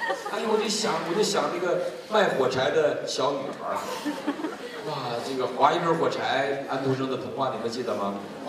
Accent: Northeast China, China; 我是东北人，我从小就看到有人被冻死

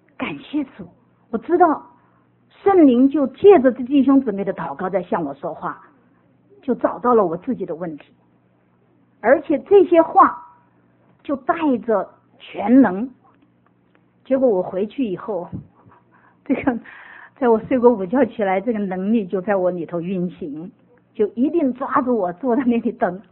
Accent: Minnesota, United States; 我就想到这个时候我是从明尼苏达来的哈

